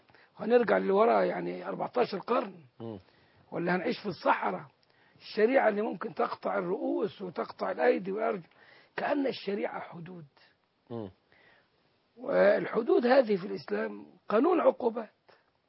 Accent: Egypt; إحنا كشعب مصري

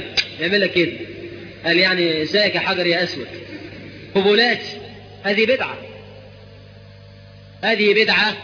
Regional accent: Egypt; وإحنا كمصريين

